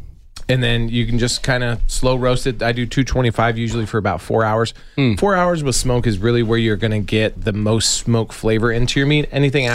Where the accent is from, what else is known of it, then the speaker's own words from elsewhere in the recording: Tucson, Arizona, United States; I'm from Tucson. I've born and raised in this.